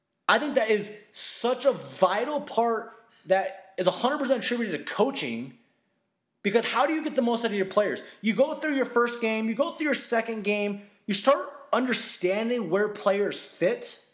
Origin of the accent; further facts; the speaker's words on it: Albuquerque, New Mexico, United States; we are from Albuquerque, New Mexico, so we root on our New Mexico Lobos nonstop, diehard